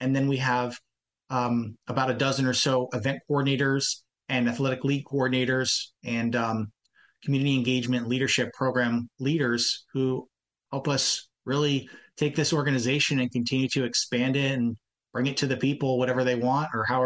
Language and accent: English; East Coast, United States; now in Columbus, United States; I grew up on the East Coast. And we met in the middle in Columbus.